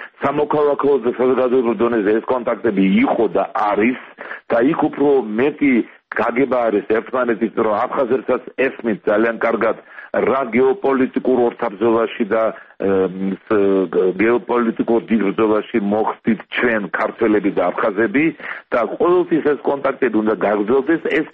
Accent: Sukhumi, Abkhazia, Georgia; ეს არის ჩემი შინაგანი განწყობა, რომ სოხუმი, ჩემი მშობლიური ქალაქი არის საქართველოს შემადგენელი ნაწილი.

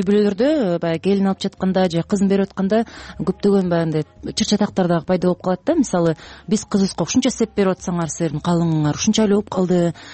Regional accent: Talas Region, Kyrgyzstan; Мисалы мен өзүм таластыкмын да, анан аяна Жадыра да таластык экен колубуз атат.

